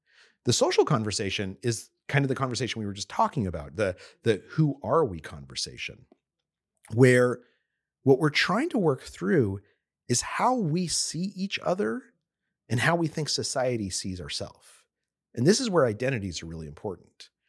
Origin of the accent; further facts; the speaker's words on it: New Mexico, United States; I'm someone who grew up in New Mexico. I'm an American.